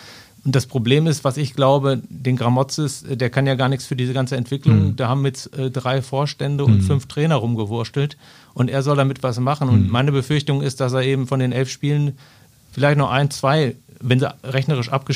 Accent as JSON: {"language": "German", "region": "North Rhine-Westphalia", "country": "Germany", "said": "ich komme zwar aus dem Ruhrgebiet"}